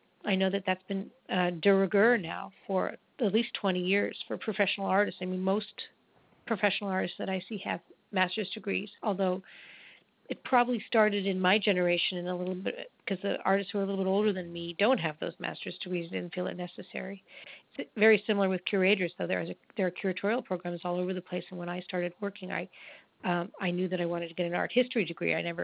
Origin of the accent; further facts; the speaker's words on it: Langley, Virginia, United States; I grew up in Langley, Virginia.